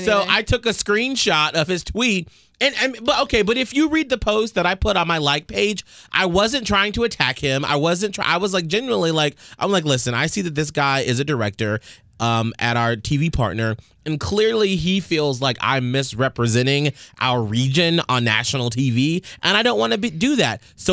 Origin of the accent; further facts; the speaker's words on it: Atlanta, Georgia, United States; Because like, I'm from Atlanta and I don't like when people say Hotlanta.